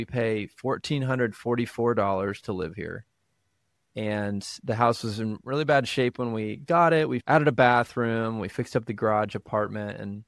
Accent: Kansas City, United States; moved away as an adult; now in Waco, United States; I grew up in Kansas City and moved to Waco about 6 years ago.

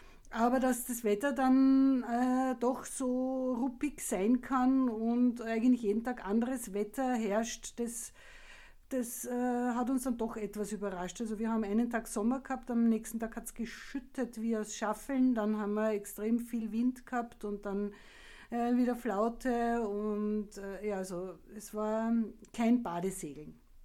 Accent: Lower Austria, Austria; Wir sind ja Niederösterreicher, da gibt es nicht so viele Berge.

